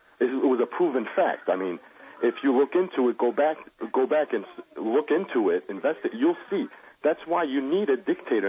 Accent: United States; also born or lived in Iraq; I'm an Assyrian, ex-Iraqi. You know, I was born there, but I was raised in America.

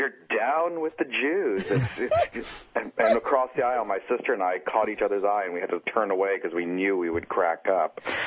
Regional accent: Lafayette, Louisiana, United States; one of the things that she had kept was a newspaper, about Obama's victory from my hometown or where my family is in Lafayette, Louisiana.

